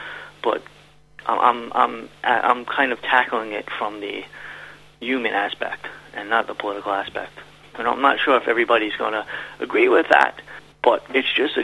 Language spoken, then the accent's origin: English; United States; Me growing up in the United States, I probably grew up in a culture that was more similar to a European culture rather than Japanese culture